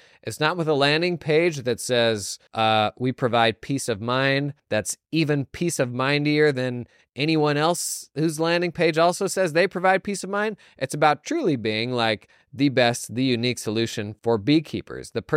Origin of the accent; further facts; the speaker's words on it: United States; As an American, I'm like, what? That's a thing?